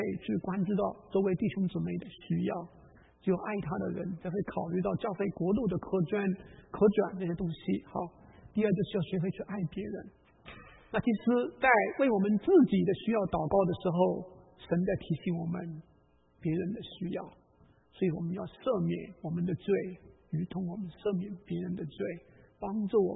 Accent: China; 我们中国人有这句话叫吃人头地啊

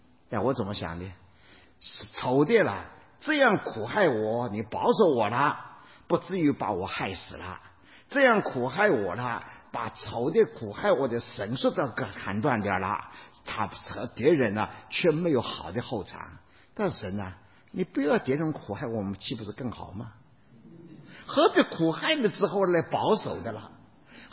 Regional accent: Taiwan; 我说我从台湾来。

